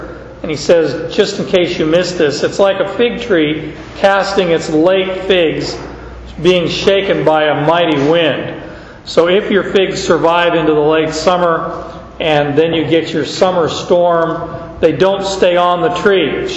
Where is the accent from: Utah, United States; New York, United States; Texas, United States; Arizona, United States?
Arizona, United States; When I grew up in Arizona, we used to have Mexican sarapes.